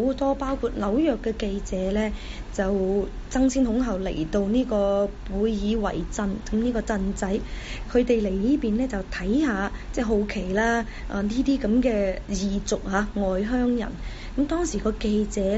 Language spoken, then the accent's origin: Cantonese; Guangzhou, Guangdong, China; 我哋細個喺中國嗰陣時，喺廣州甚至喺廣州啦，